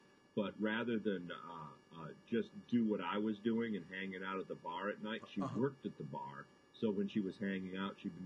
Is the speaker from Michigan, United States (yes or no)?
yes; Michigan, United States; Because I grew up right near the Detroit River. So it's a big boating area.